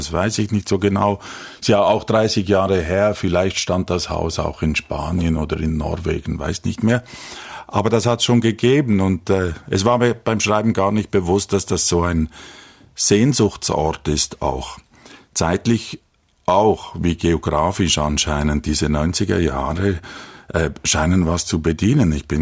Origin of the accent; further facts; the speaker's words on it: Olten, Solothurn, Switzerland; first language French; German is a second language; also born or lived in Paris, France; Ich bin ja ein Immigrantenkind. Wir sind aus Frankreich, wo ich geboren bin, in die Schweiz gekommen. Und ich konnte kein Schweizerdeutsch, nur Französisch. Und ich musste mich zurechtfinden in dieser kleinen Stadt. Wir waren aus Paris gekommen, wo es wirklich ein bisschen anders aussieht als in Olten.